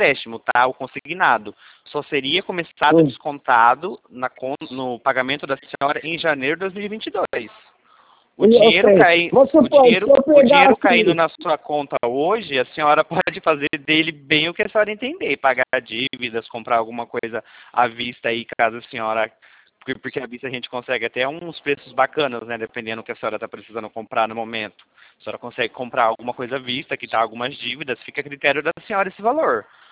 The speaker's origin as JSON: {"language": "Portuguese", "town": "Presidente Prudente", "region": "São Paulo", "country": "Brazil", "said": "eu sou de Presidente Prudente interior de São Paulo"}